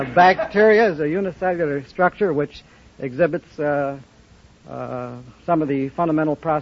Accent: Santa Monica, California, United States; Santa Monica.

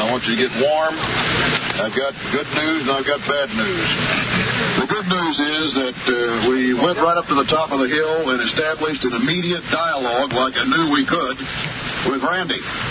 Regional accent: United States; I'm a father, and I'm American, and I'm sick into my soul.

